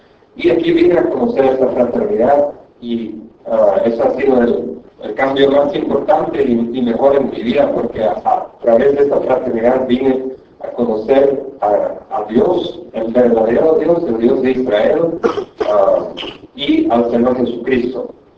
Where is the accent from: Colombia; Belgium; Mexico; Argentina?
Belgium; moved away as an adult; soy de Bélgica, tengo 11 años ya de estar en este país